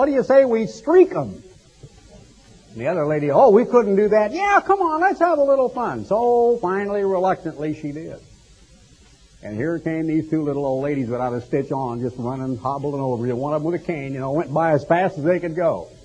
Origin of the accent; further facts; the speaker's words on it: Eugene, Oregon, United States; people of whom I had read and read in history when I was growing up in Eugene, Oregon